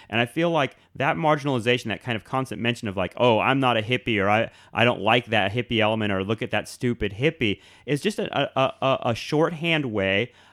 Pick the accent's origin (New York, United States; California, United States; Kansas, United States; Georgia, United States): California, United States; Ventura; And you know, in my hometown in Ventura, California, they're trying to bring a Walmart